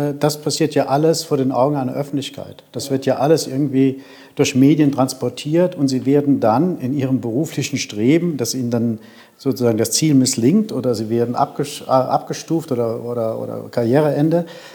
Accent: Saarbrücken, Saarland, Germany; ich bin aus Saarbrücker sogar

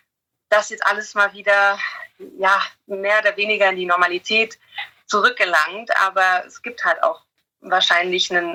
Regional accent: Germany; now in England

